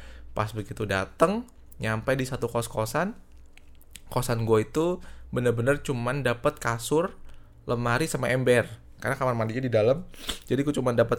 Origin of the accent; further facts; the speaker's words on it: Semarang, Central Java, Indonesia; gue sebenarnya kuliah di Semarang, asal gue dari Semarang, tapi bokap dan nyokap gue tuh waktu itu tidak tinggal di Semarang. Jadi gue waktu kuliah itu udah ngerantau.